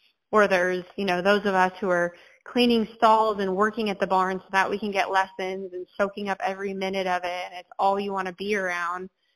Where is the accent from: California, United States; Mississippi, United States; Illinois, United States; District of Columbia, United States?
California, United States; I mean, I'm from California, and people are like, why don't you go home, or why don't you want vacation?